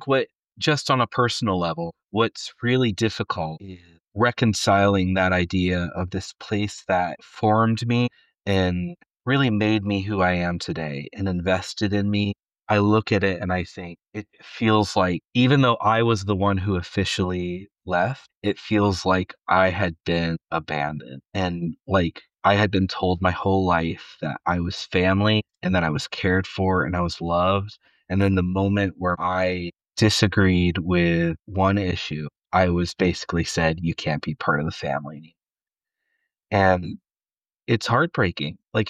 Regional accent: Ohio, United States; growing up in Central Ohio, the Vineyards were always like kind of on the cutting edge

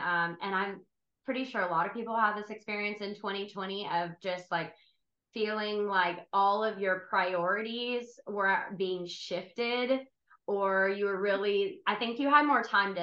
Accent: Panama City, Florida, United States; now in Crestview, United States; We're originally from Panama City. We were on staff at High Praise Panama City.

